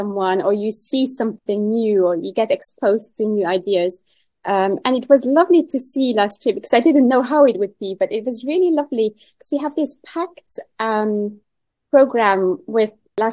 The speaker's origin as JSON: {"language": "English", "country": "Luxembourg", "lives_now": "London, United Kingdom"}